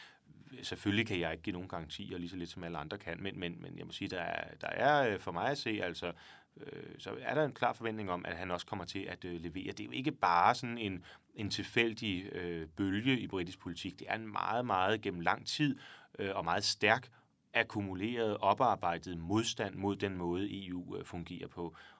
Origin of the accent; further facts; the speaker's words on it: Frederikssund, Capital Region of Denmark, Denmark; Frederikssund. Oppe i den nordvestlige del af Sjælland.